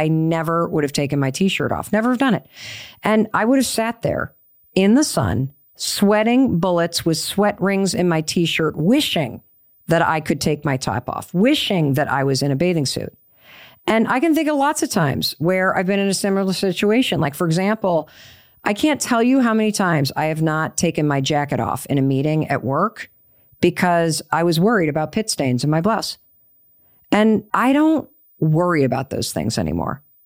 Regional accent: Northeast, United States; You know, we're all from the Northeast. I am so pale, I'm translucent

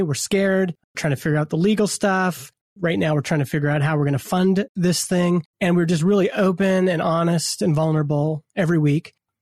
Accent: Alberta, Canada; I grew up in Alberta, Canada, where there's a lot of talk radio.

